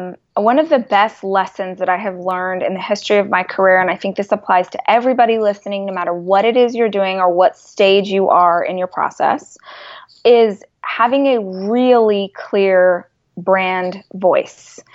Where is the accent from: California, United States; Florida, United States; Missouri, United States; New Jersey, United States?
California, United States; Bakersfield; So I'm from Bakersfield, which is about 2 hours north of LA.